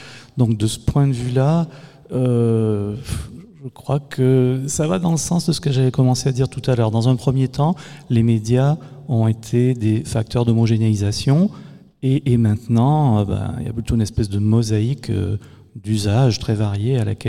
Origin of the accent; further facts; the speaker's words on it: Quebec, Canada; je le fais là parce que moi je suis québécois